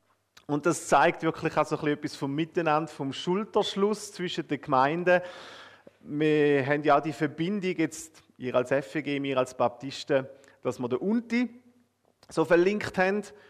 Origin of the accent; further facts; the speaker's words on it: Eastern Switzerland, Switzerland; born there; Und ihr hört, ich bin gebürtiger Ostschweizer. Ich rede nicht Zürichdeutsch.